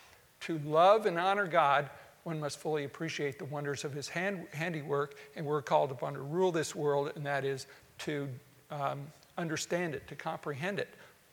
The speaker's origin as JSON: {"language": "English", "region": "Iowa", "country": "United States", "tie": "born or raised there", "said": "as I was growing up in Iowa in the 1950s"}